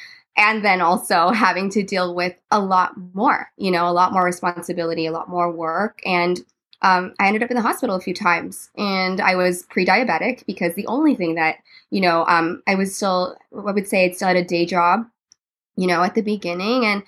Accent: Philippines; And I'm actually, I'm Filipino American. And in our food, we have, medicine is built into our cuisine.

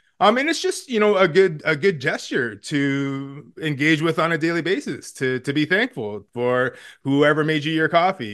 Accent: Ontario, Canada; what I know of my family's history, my community's history, growing up on the Great Lakes, on the North Shore of Lake Huron and so on.

